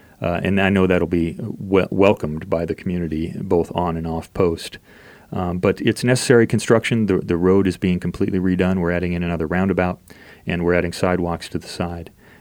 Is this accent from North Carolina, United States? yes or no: no; California, United States; now in Kansas, United States; I grew up on the West Coast. My dad was a West Coast Marine, so I mostly grew up in California.